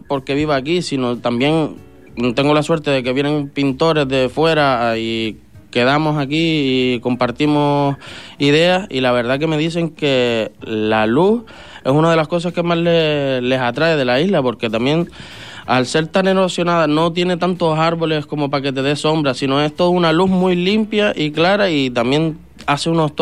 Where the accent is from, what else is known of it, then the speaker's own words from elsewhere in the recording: Vallebrón, Canary Islands, Spain; Yo soy de Vallebrón, sí.